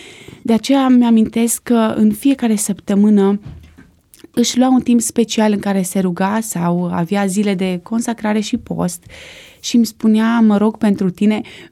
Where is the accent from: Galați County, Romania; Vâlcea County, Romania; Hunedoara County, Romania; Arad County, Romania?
Arad County, Romania; Arad; born there; Mă întorc însă la primii ani din viață, spuneam că m-am născut în Arad, sunt singură la părinți.